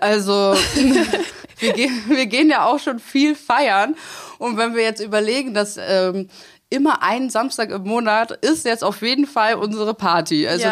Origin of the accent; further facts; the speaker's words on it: Berlin, Germany; aber für mich als Berlinerin auch ein bisschen komisch